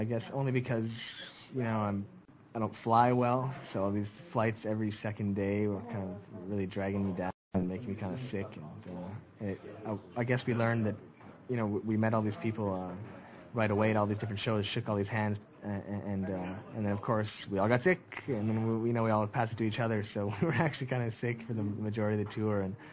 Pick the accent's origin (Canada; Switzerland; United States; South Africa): Canada; Calgary, Alberta; I'm from Calgary, so I'm a Flames fan, but I'm a Canada fan second.